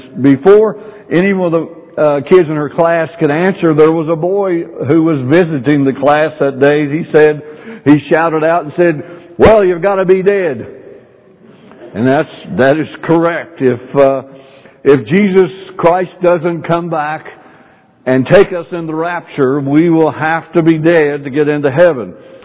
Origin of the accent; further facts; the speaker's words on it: West Virginia, United States; or West Virginia, this is heaven. I used to say, I'm from Greenbrier County, that's God's country, that's heaven.